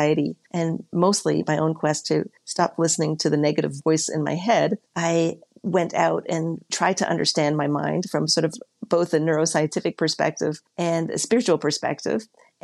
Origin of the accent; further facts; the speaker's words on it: Albuquerque, New Mexico, United States; I am a physician from Albuquerque, New Mexico